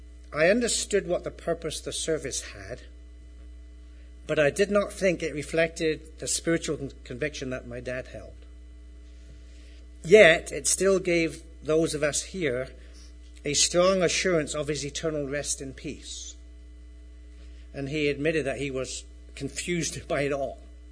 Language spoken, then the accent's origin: English; Plymouth, South West England, United Kingdom; moved away; Sunday roast dinner at what was my local pub growing up in Plymouth.